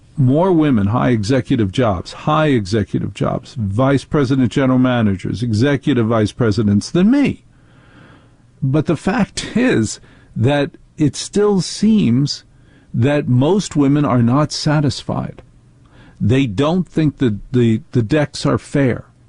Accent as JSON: {"language": "English", "town": "Maplewood", "region": "New Jersey", "country": "United States", "tie": "born or raised there", "said": "I grew up in Maplewood, New Jersey."}